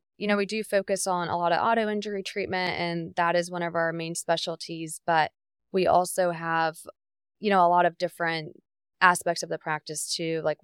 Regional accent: Jacksonville, Florida, United States; I grew up in Jacksonville, and I went to Ponte Vedra High School and got my bachelor's degree in public health at the University of North Florida.

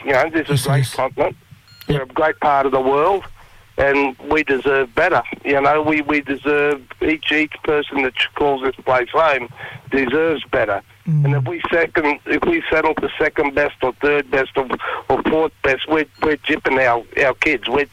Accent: Kalamala, New South Wales, Australia; also born or lived in Townsville; I'm a Kuma man. I come from Kalamala, between Kalamala and St. George and Brewarrina.

